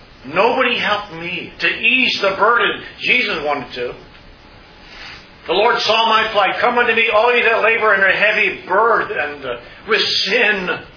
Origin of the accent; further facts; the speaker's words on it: Pennsylvania, United States; as I grew up in Pennsylvania, never having heard the gospel